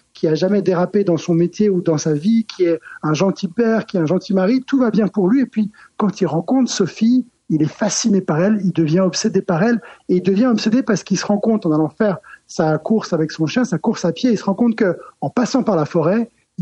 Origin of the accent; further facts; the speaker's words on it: Geneva, Switzerland; c'est un livre qui se passe chez moi à Genève, en Suisse.